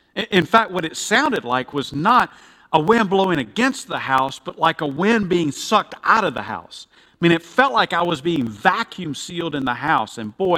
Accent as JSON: {"language": "English", "town": "Macon", "region": "Georgia", "country": "United States", "tie": "born or raised there", "said": "And so growing up in Macon, I had experienced that before."}